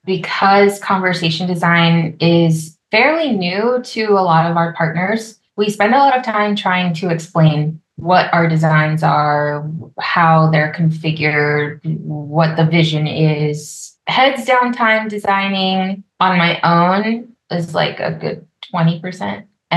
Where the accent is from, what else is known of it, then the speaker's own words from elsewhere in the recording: Texas, United States; So my experience growing up in Texas, I am a first generation Colombian American.